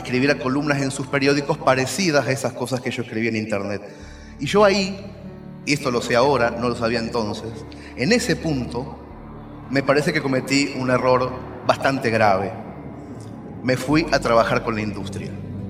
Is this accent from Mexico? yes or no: no; Argentina; moved away as an adult; now in Spain; Ustedes van a notar en mi voz que tengo un acento que es un poco raro, porque hace 10, 12 años que vivo en España.